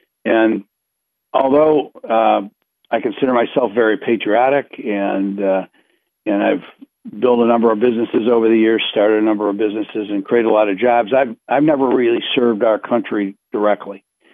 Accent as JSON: {"language": "English", "town": "Parma", "region": "Ohio", "country": "United States", "tie": "born or raised there", "also_born_or_lived": "Cleveland", "said": "I was born in Cleveland and down on West 77th, and then we moved to Parma. And I lived in Parma until I was in graduate school, really."}